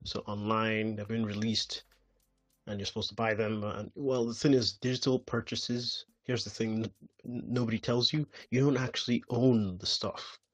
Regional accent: Kaduna State, Nigeria; now in United Kingdom; I was born and bred in Nigeria, Kaduna to be specific. And I'm currently studying user experience, research and design in the UK.

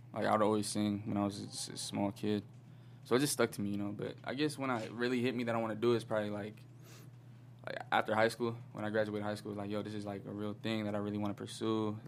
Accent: San Diego, California, United States; I grew up in San Diego.

